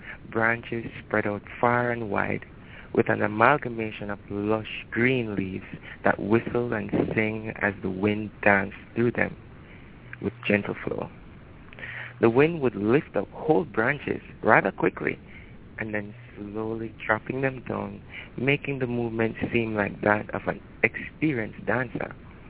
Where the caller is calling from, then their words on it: Jamaica; calling from Jamaica.